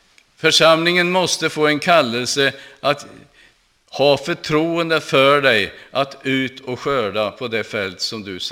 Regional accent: Östergötland, Sweden; born there; Och ändå är jag inte född i Örebro. Utan jag är född i södra Östergötland.

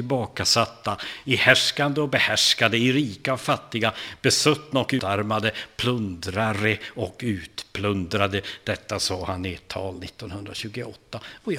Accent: Vilhelmina, Västerbotten County, Sweden; born there; Jag nämnde igår att jag är född uppe i Vilhelmina.

